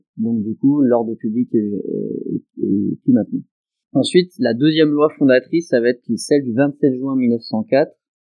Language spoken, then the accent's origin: French; Mâcon, Bourgogne-Franche-Comté, France; moi, je suis originaire de Mâcon